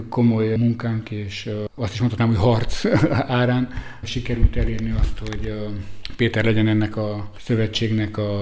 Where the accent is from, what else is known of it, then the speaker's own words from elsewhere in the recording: Târgu Mureș, Mureș County, Romania; kiderültünk, hogy ketten marosvásárhelyiek vagyunk